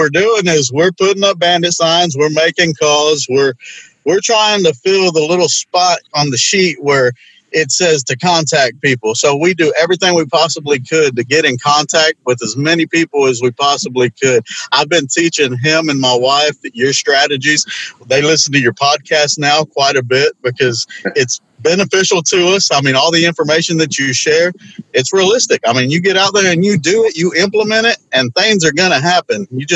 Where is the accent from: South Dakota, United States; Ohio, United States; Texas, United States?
Texas, United States; Houston; He's from Dallas. I'm from Houston.